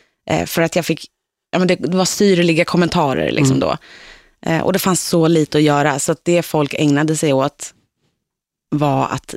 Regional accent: Nynäshamn, Stockholm County, Sweden; Från Nynäshamn.

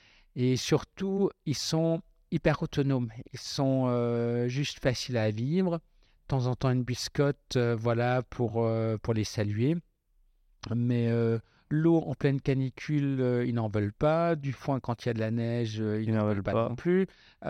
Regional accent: Westhoffen, Grand Est, France; chez nous à Westhoffen, qui est en fait un grand amphithéâtre coincé entre deux vallées

